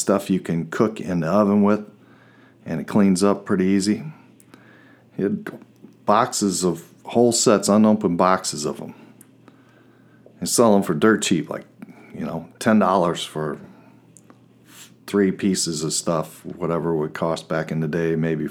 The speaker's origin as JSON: {"language": "English", "town": "Peoria", "region": "Illinois", "country": "United States", "tie": "born or raised there", "said": "And in Peoria, she lived on the East Bluff. I grew up on the East Bluff."}